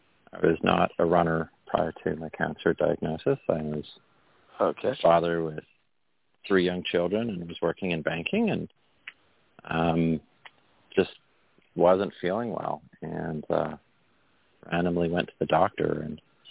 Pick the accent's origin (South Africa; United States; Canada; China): Canada; I'm Canadian, so I'm flexible.